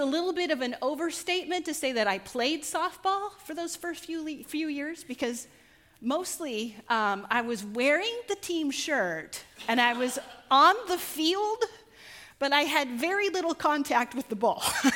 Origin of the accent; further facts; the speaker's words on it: Mulvane, Kansas, United States; I grew up in a very small town in South Central Kansas called Mulvane. And when I was growing up in Mulvane, we had one stoplight, we had one grocery store, but we had two rodeo grounds.